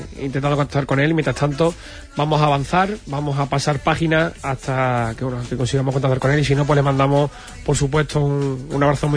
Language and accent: Spanish; Bollullos Par del Condado, Andalusia, Spain; a pesar que soy de Bollullo, es que lógicamente pues iba con mi equipo